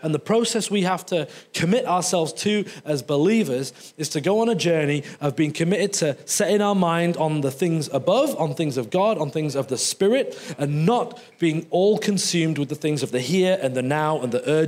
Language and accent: English; England, United Kingdom; my wife's German, so I do kilograms. I'm English, so I kind of do stone and pounds.